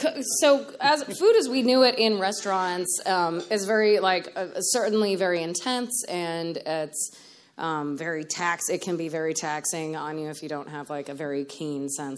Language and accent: English; Menands, New York, United States; So I'm from Menands. And I grew up just outside of downtown Albany. I went to Loudonville Elementary and Albany Academy.